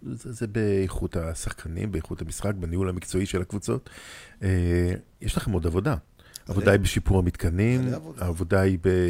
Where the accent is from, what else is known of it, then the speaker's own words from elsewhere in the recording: Rishon LeZion, Central District, Israel; כמה שגדלתי בראשון לציון, אז גם ראשון עלו